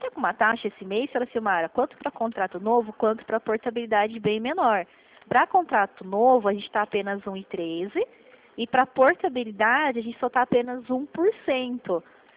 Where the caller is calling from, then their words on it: São Paulo, Brazil; Aqui eu sou do interior de São Paulo.